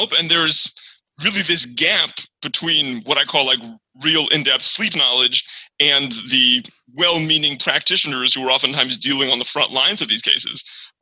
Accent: San Diego, California, United States; now in Chicago, United States; I'm originally from San Diego. I'm in Chicago right now

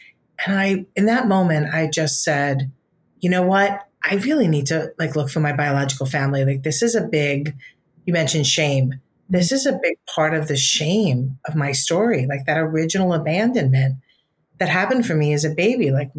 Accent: Queens, New York, United States; I mean, yeah, I'm a girl from Queens.

